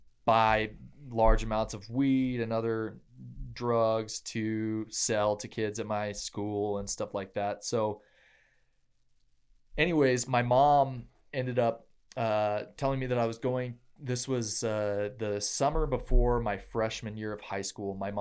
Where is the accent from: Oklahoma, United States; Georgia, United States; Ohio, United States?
Georgia, United States; Atlanta; also born or lived in England; so I was born in England in 1991, and we moved to Atlanta, Georgia until I was 6 years old. And then we moved back until it was around 10, right? 10, something like that, 10, 11. We moved back just after the millennium to Atlanta, Georgia.